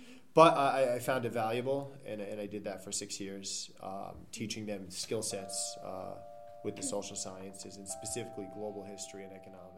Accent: New York City, New York, United States; So where? I mean, I'm from New York City.

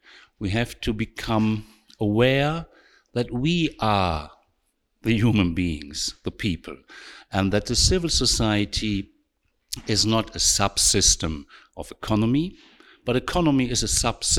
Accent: Switzerland; I'm from Switzerland

